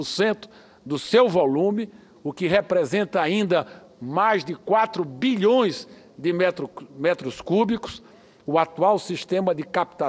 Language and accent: Portuguese; Petrolina, Pernambuco, Brazil; Evento ainda mais especial para mim por ter sido realizado em Petrolina, minha cidade natal.